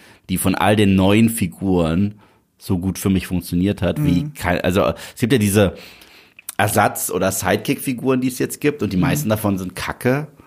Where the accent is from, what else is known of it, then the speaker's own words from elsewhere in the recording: Germany; Und dann, du hörst dich nicht deutsch an. Habe ich gesagt, doch bin ich.